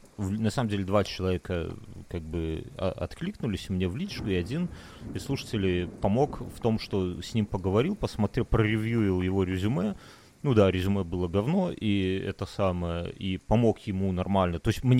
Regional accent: Belarus; Я не говорю не потому, что я белорус

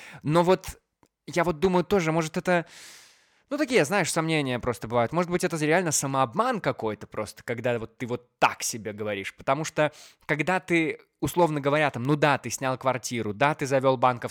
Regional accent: Belarus; мы, белорусы, капец испорчены

